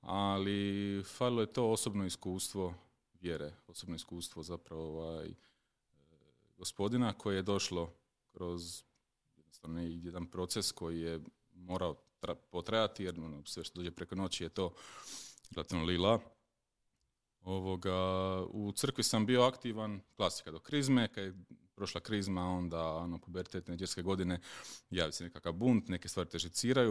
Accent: Kaštela, Split-Dalmatia County, Croatia; Ja sam inače iz Kaštela, ali ako ćemo baš cjepidlačiti po prezimenu, onda imamo od svugdje … iz Drniša. Ovoga, majka je rođena u Vinkovcima, tako da zapravo di god dođem sam domaći.

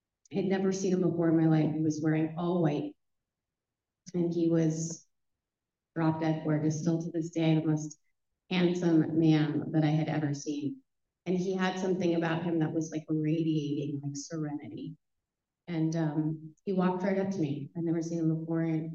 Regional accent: Texas, United States; Where I grew up in Texas, people didn't talk about alcoholism.

